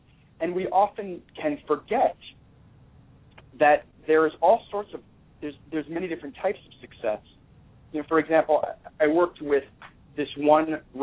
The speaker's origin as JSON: {"language": "English", "region": "New York", "country": "United States", "said": "You know, you have to realize I'm a New Yorker."}